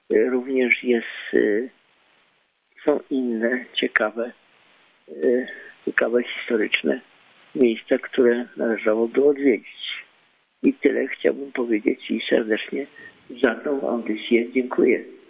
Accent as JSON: {"language": "Polish", "town": "Wrocław", "region": "Lower Silesian Voivodeship", "country": "Poland", "tie": "born or raised there", "lives_now": "Kielce, Poland", "said": "Także Wrocław, mimo tego, że jestem w Kielcach, Wrocław jest mi bardzo bliski, bo to jest moje rodzinne miasto."}